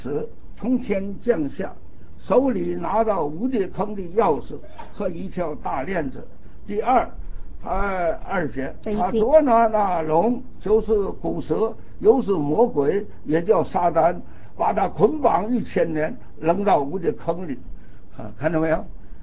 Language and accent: Chinese; Northeast China, China; 我在哈尔滨，东北，我的家乡啊在东北，我就在哈尔滨，我因为读书在那边。